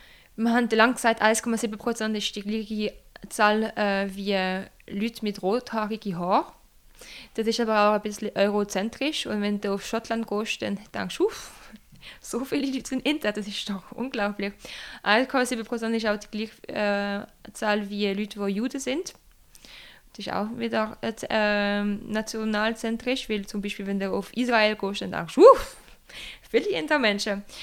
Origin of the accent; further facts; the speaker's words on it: Romandy, Switzerland; first language French; German is a second language; Das hörst du auch von meinem Akzent, meine Muttersprache und die Muttersprache von jedem Mitglied in der Organisation bis jetzt.